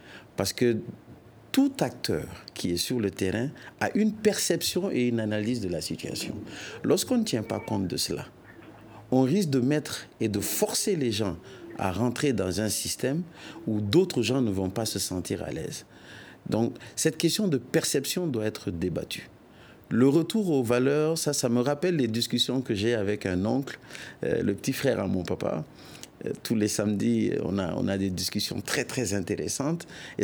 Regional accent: Mali

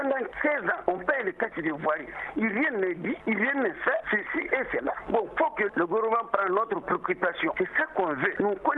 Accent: Mali; Nous sommes des Maliens, nous sommes des citoyens.

